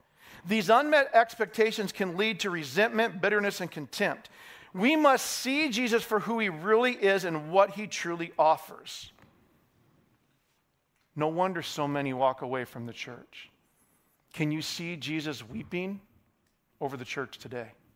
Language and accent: English; Idaho Falls, Idaho, United States; Where I grew up in Idaho with my brothers and friends and family, we loved to go make hideouts in the foothills of Taylor Mountain outside of Idaho Falls.